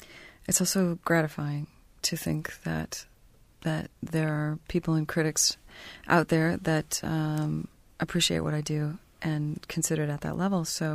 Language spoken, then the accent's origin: English; Torrance, California, United States; moved away as an adult; I grew up in Torrance, which is in Southern California. And I left as soon as I was done with high school and really pretty much never went back to L.A. Lived all over the country and Southeast Asia.